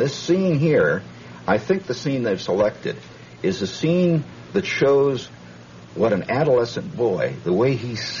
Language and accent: English; Hammond, Indiana, United States; Well, I grew up in Hammond.